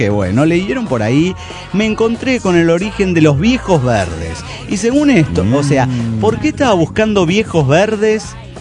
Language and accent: Spanish; Cancún, Quintana Roo, Mexico; de Cancún, Quintana Roo.